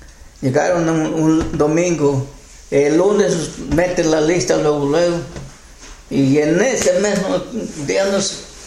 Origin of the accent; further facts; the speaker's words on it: Guerrero, Mexico; En mi pueblo, Iguala está cerca.